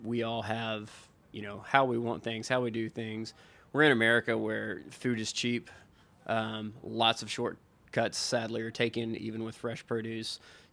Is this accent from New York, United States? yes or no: no; Tennessee, United States; born and raised in Middle Tennessee